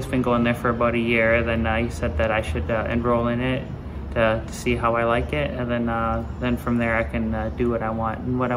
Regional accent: Burns Lake, British Columbia, Canada; I'm from Burns Lake, BC. That's the Lake Babine Nation, Carrier, Frog Clan, and Bear Clan from there.

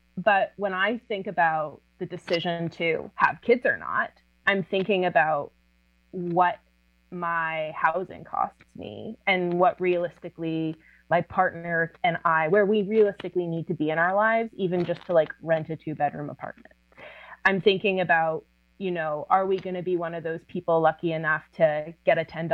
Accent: West Coast, Canada; because I had, I think, taken reproductive rights for granted growing up in Canada, growing up on the West Coast, having a very feminist mother, running in very progressive circles.

